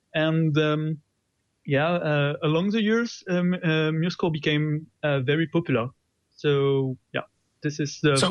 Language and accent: English; France; accent: French; English is a second language; And sorry for the accent, because I know my French accent sometimes make it sound different.